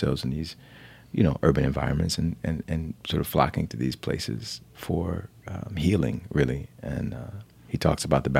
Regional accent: Alabama, United States; Having been born and raised in Alabama, I find myself, you know, often wrestling with these ideas of like, what has my past done to me?

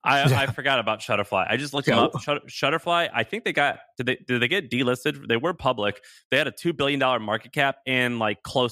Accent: Missouri, United States; also born or lived in Tennessee; I'm from Missouri. I lived in Tennessee. So I'm kind of Southern.

